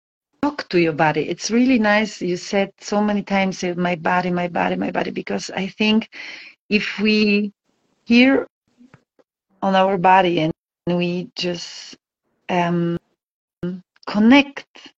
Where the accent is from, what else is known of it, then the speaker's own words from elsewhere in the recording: Poland; English is a second language; I'm from Poland, so I know what I'm talking about.